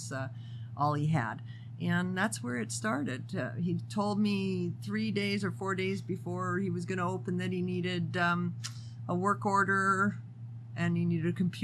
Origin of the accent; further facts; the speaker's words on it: Canada; now in Las Vegas, United States; I'm a motorcyclist from way back, and that's how I met my husband, was motorcycling. I'm from Canada. And I was riding through Las Vegas, and I bumped into him.